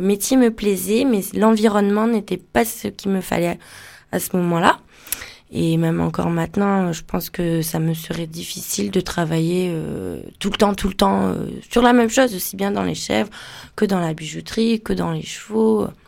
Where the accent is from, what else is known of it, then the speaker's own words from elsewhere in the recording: Nouvelle-Aquitaine, France; Je viens de la Dordogne, à côté de Bergerac.